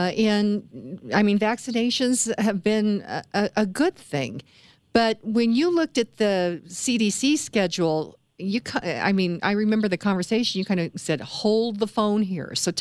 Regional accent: Kansas, United States; I love the heartland of America. I grew up in Kansas, so I love that.

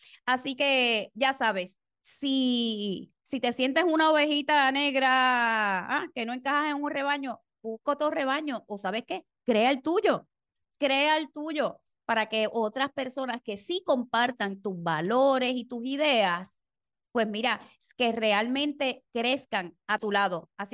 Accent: Puerto Rico; así somos los puertorriqueños y las puertorriqueñas.

